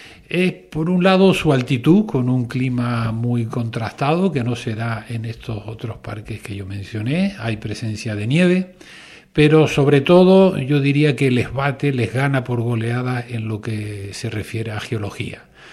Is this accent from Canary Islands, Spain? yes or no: yes; Canary Islands, Spain; como canario y como español, es un parque nacional, debemos de sentirnos orgullosos.